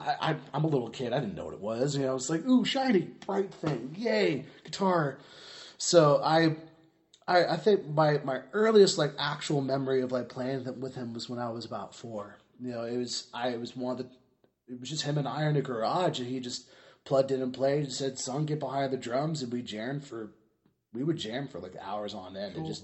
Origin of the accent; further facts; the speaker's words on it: Nashville, Tennessee, United States; born there; And then he moved to Nashville. That's where I was born.